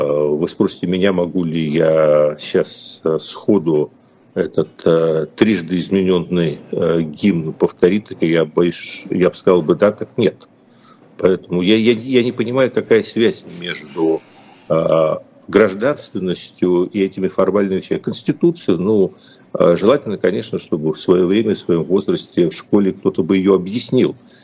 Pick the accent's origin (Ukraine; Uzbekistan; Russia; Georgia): Ukraine; поскольку я родился и вырос в Украине